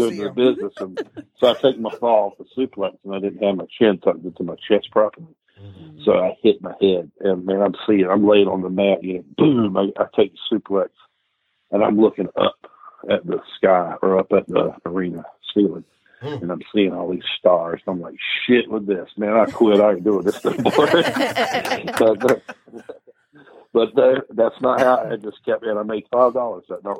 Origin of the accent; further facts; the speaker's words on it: North Carolina, United States; I'm really from North Carolina.